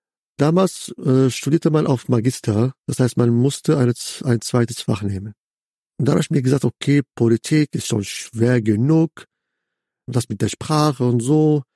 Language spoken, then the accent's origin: German; Casablanca, Casablanca-Settat, Morocco; moved away as an adult; now in Germany; geboren in Casablanca, auch in Casablanca aufgewachsen. Dann mit 18, 19 kam ich nach Deutschland, um zu studieren. Ich habe in Leipzig Arabistik, Islamwissenschaft und Politikwissenschaft studiert